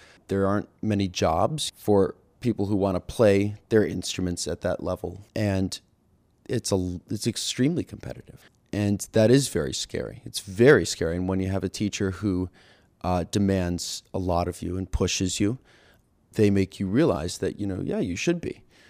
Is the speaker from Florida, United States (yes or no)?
no; Poughkeepsie, New York, United States; I'm a senior at Peabody. I'm from Poughkeepsie, New York.